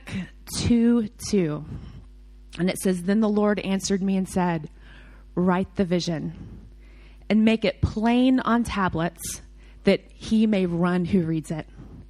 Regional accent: Louisville, Kentucky, United States; At home, I'm obviously from Louisville, Kentucky

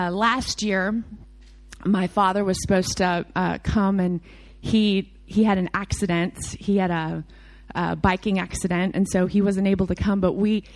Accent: Louisville, Kentucky, United States; At home, I'm obviously from Louisville, Kentucky

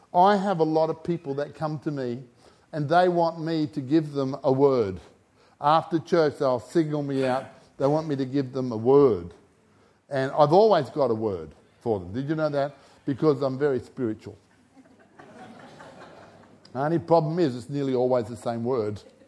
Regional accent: England, United Kingdom; I'm English.

